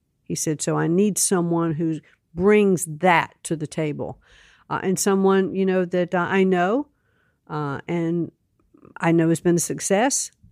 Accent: Connecticut, United States; I was invited to be a keynote speaker at a Lincoln Day dinner back in my home state in Connecticut.

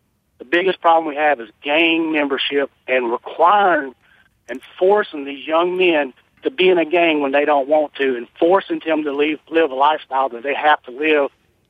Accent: South Carolina, United States; I was raised here in South Carolina, and I'm many generations back, grew up here in South Carolina.

